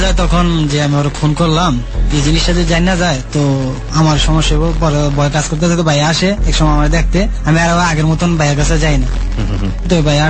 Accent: Comilla, Chittagong Division, Bangladesh; আমি তো আসছিলাম কুমিল্লার থেকে আমার একটা চাকরি লাগবে আমার বাড়ি তো কুমিল্লার

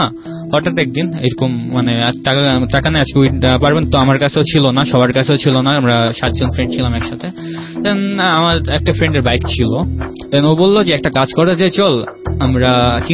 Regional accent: Dhaka, Dhaka Division, Bangladesh; born there; আমার জন্ম ঢাকাতে হয়েছে, আমার আম্মু আগে পাকিস্তানে ছিল, আমাদের ফুল ফ্যামিলি ঢাকাতেই।

